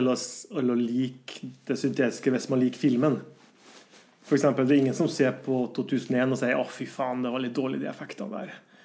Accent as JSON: {"language": "Norwegian", "town": "Brønnøysund", "region": "Nordland", "country": "Norway", "moved": "as an adult", "said": "så jeg prøver litt her hjemme i Brønnøysund først. Kom ingen vei, så jeg takket ja og flyttet til Oslo i 94"}